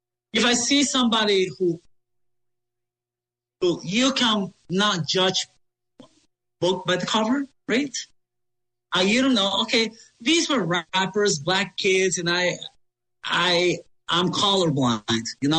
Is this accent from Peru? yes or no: yes; Peru; She did not remember my name, but she used to … because she knew I was from Peru.